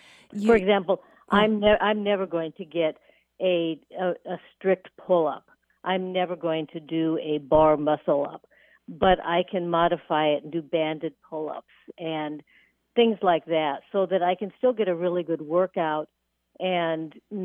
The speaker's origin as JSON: {"language": "English", "town": "Marion", "country": "United States", "tie": "born or raised there", "said": "I grew up in Marion."}